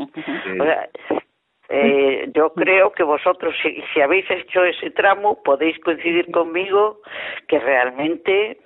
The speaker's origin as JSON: {"language": "Spanish", "town": "Vigo", "region": "Galicia", "country": "Spain", "said": "yo soy de Vigo"}